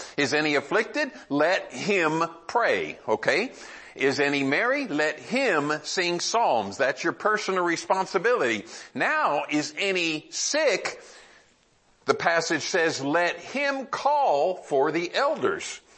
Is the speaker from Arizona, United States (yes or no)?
yes; Arizona, United States; I'm from Arizona. There is not a, the air is so hot and so dry, there's no allergy in that air.